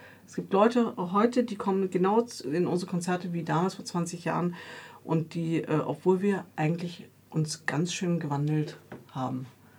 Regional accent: Germany; auch als Deutsche so ein bisschen auch unsere Identität in unseren musikalischen Wurzeln gesucht haben.

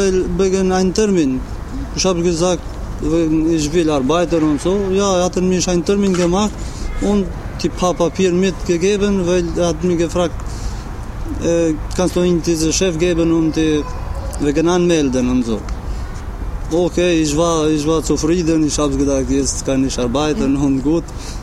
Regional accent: Kosovo; Ich habe überlegt, jetzt ist es auch gut, denn ich kann in meiner Heimat leben und ich bin zurück, freiwillig.

